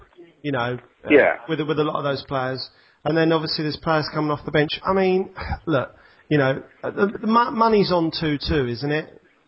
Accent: London, United Kingdom; I'm from South London

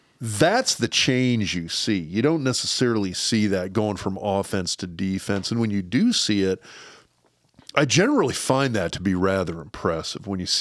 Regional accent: Lincoln, Nebraska, United States; because I grew up in Lincoln. I mean, I grew up in Nebraska, and everybody kind of knew everybody.

